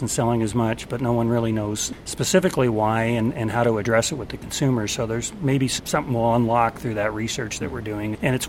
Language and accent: English; Canada; I'm a Canadian, and I still live in Canada for part of the year